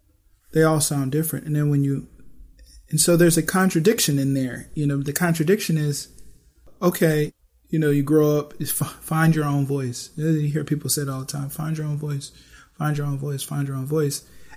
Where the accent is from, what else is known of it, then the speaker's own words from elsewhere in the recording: Buffalo, New York, United States; I'm from Buffalo, you know, we got all kinds of music there.